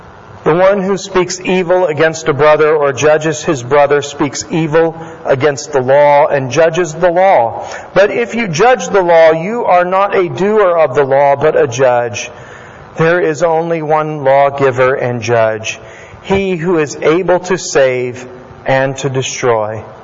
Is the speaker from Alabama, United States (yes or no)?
no; West Virginia, United States; I'm from West Virginia, so we're kind of quarrels up there. We have quarrels.